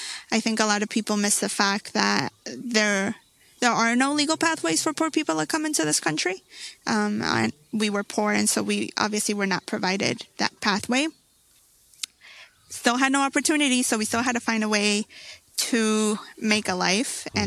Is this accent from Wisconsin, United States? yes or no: yes; Milwaukee, Wisconsin, United States; I've been living in Milwaukee for a very long time. I moved here when I was three. I've grown up here all of my life, and I am part of an undocumented mixed status family.